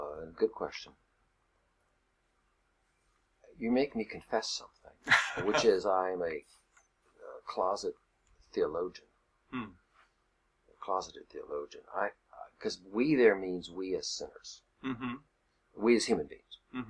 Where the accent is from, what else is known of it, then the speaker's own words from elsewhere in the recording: Northern United States, United States; I had to acknowledge my own arrogance as a Northerner, as if I were superior, or really as if the North were superior.